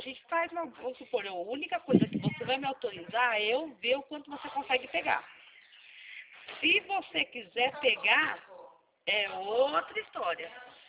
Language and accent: Portuguese; Atibaia, São Paulo, Brazil; Eu sou daqui de Atibaia, São Paulo.